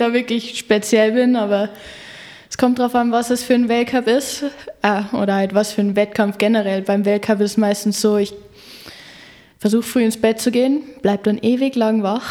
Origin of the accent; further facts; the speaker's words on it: Neuschönau, Bavaria, Germany; ich bin 21, ich bin aufgewachsen in Neuschenau in Reichenberg. Ich komme aus einer Skifahrerfamilie vom Sport Eichinger